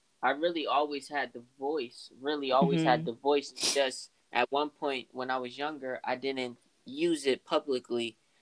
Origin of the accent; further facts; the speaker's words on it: Philadelphia, Pennsylvania, United States; So yeah, growing up in Philly, I think like it impacted me to know the what needs to be fixed and how we need to even come together. You know, just growing up in Philly